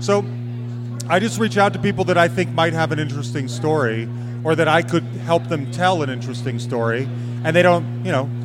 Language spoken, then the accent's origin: English; Utah, United States; now in Denver, United States; Well, I grew up in Utah.